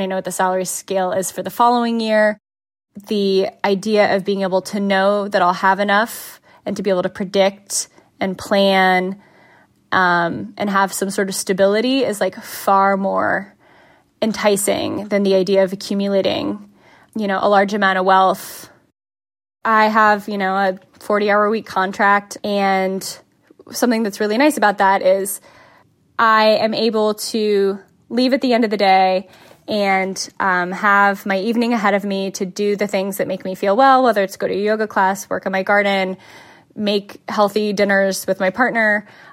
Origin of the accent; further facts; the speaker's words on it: Midwest, United States; now in Columbus, United States; When I graduated from college, I moved to New York from the Midwest, and I was interested in being where the arts were.